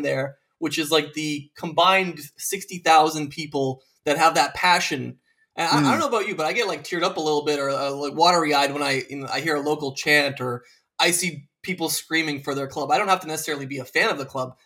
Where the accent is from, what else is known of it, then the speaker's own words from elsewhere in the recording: Serbia; I am originally from Serbia. I was born in Serbia.